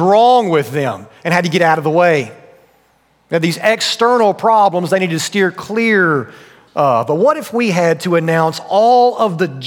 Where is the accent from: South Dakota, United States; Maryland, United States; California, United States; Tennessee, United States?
Tennessee, United States; And when I was growing up in Tennessee, there was this grocery store that on the outside every spring, they would have this massive area of just multicolored tulips.